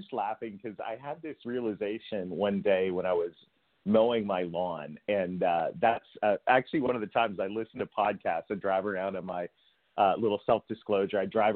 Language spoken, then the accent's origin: English; Canada; I'm a Canadian kid that married a Southern girl